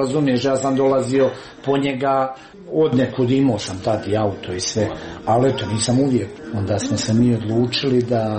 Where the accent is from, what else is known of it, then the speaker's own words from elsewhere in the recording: Bosnia & Herzegovina; born there; Ljudi, ja sam rođen u Bosni i Hercegovini, to je moja zemlja.